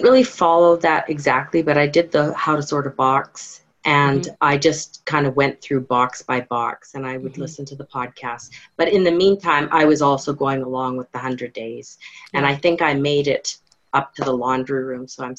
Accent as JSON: {"language": "English", "country": "Canada", "also_born_or_lived": "North Carolina, United States", "said": "As a Canadian, I did hesitate."}